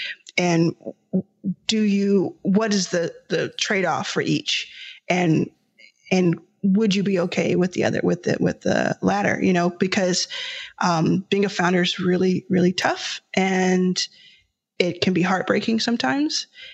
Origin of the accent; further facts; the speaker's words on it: Dallas, Texas, United States; and then, you know, I was raised in Dallas, Texas.